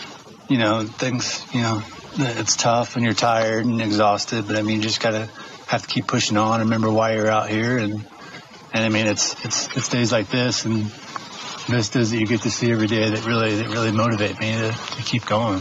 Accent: Midwest, United States; I mean, I'm from the Midwest. You know, you know about the Midwest. It's pretty flat. There's a lot of farmland

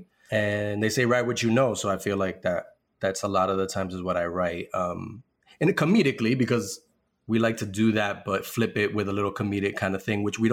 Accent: New York, United States; So I have a Puerto Rican mother, and my father is from Spain. So I had a very, and so growing up in the Heights, all my friends were Dominican.

